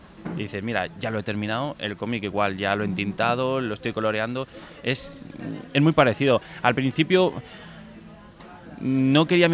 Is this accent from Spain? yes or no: yes; Elche, Valencian Community, Spain; Por mi zona, yo soy de Elche, Alicante